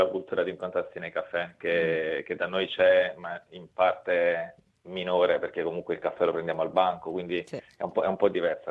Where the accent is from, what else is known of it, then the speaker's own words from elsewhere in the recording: Naples, Campania, Italy; Da napoletano puro sangue, è una pratica che è comunissima a Napoli e sono rimasto sorpreso quando l'ho vista qui poi.